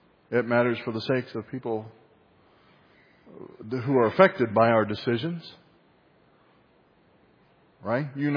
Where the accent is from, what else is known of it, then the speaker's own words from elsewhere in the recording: San Antonio, Texas, United States; you know, I'm from San Antonio. Priscilla and I are. We grew up there. We've been here a number of years now